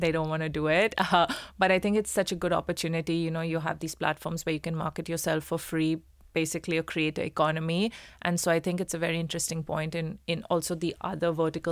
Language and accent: English; India; oh, I'm from India, this is what we